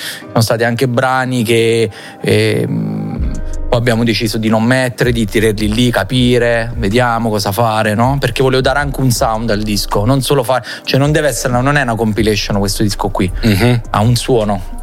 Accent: Salerno, Campania, Italy; È come che sono di Salerno, mi mangi il pesce, per me è naturale

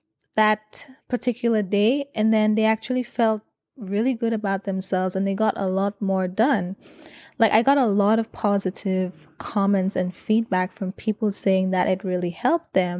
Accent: St. Lucia; I grew up in St. Lucia, for those of you who don't know. So we call it primary school.

